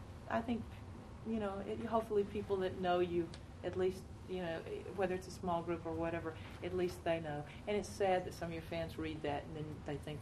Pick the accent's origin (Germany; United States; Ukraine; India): United States; Athens, Georgia; to you know, my hometown, Athens.